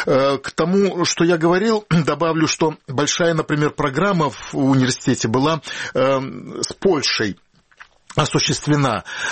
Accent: Crimea, Ukraine; я как крымчанин-крымчанину, напомню

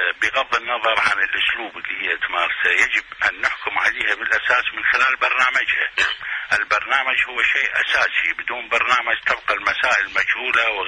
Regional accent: Iraq; نحن كنا أبناء العراق وكنا معنيين بهذا البلد

